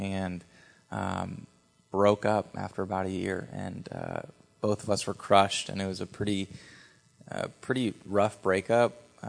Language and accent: English; Simsbury, Connecticut, United States; Yeah, so I grew up in the Northeast, so I'm a Northeasterner from Connecticut, right outside of Hartford.